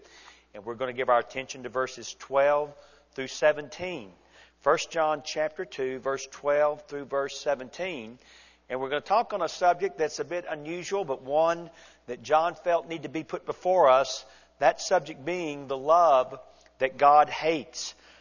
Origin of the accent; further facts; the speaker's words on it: Atlanta, Georgia, United States; When I was a little boy growing up in Atlanta, Georgia